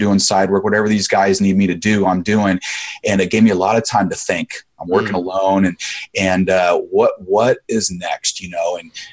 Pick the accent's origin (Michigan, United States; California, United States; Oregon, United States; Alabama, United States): California, United States; San Diego; I grew up in Ocean Beach in San Diego. If you've ever been here, it's just a seedy little beach town. And my grandparents came in the 40s and we never left.